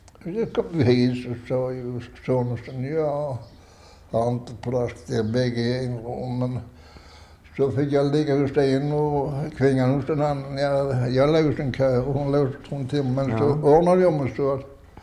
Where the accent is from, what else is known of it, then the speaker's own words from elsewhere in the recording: Ängelstad, Kronoberg County, Sweden; Och jag vill ju gå till underbar där hemma i Ängelstad. Det var ett gammalt skitfattighus och där gick man annorlunda.